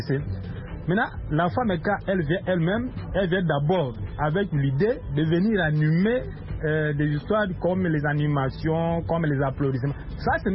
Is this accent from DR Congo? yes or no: yes; Kinshasa, DR Congo